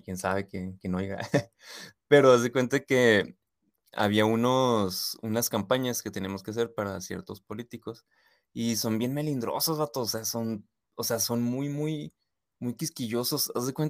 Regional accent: Ciudad Juárez, Chihuahua, Mexico; Un par de veces trabajé en agencias chiquitas, ahí de donde soy, de Juárez, pero pues locales, ¿no?

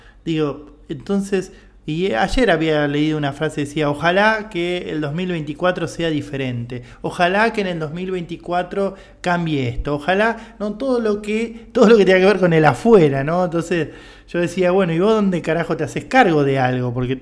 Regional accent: Argentina; yo, para los que no saben, soy de Argentina

